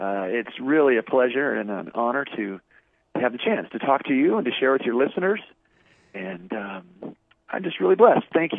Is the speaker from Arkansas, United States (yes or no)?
no; Oakland, California, United States; I grew up in the Bay Area. I was born in 61. My parents lived in Oakland, so I was born in Oakland, California. And we stayed in the Bay Area for pretty much all our life